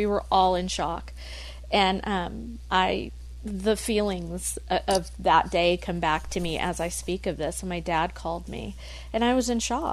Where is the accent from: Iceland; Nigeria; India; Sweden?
India; now in United States; I've always, yes, my family's immigrants. We moved here from India, and we're patriotic and absolutely love this country.